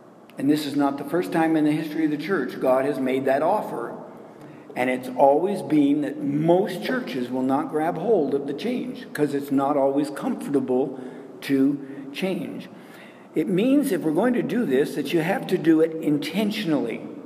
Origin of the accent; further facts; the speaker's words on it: Quebec, Canada; And I'm come from Quebec, I can speak French.